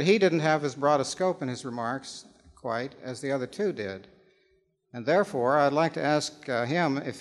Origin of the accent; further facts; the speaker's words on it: Washington, District of Columbia, United States; I'm from Washington, D.C.